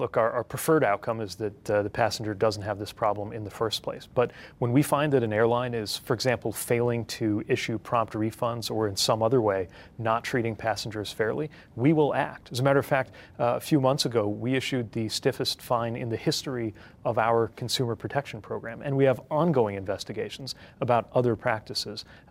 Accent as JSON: {"language": "English", "town": "South Bend", "region": "Indiana", "country": "United States", "tie": "born or raised there", "said": "I was back in my hometown of South Bend"}